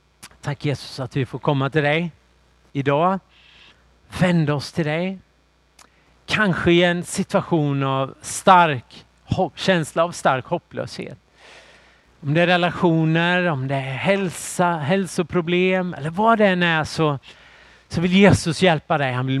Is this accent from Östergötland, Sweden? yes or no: no; Jönköping, Jönköping County, Sweden; när jag växte upp i Jönköping så var man ju på hockey.